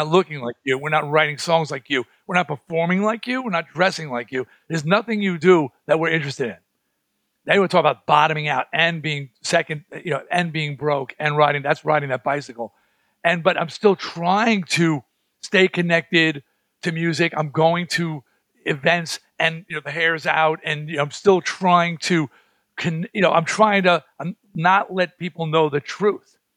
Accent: Baldwin, New York, United States; He grew up in Roosevelt. Right. I grew up in Baldwin.

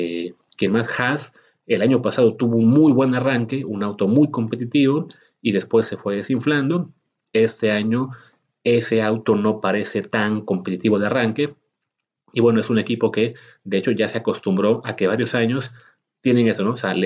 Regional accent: Mexico; nosotros como mexicanos pues tenemos ahí puesto el ojito

